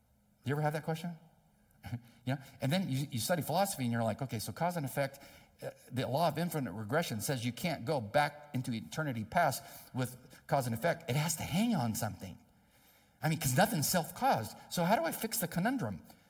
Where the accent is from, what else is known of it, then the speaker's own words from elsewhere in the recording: San Diego, California, United States; You know, I'm from San Diego.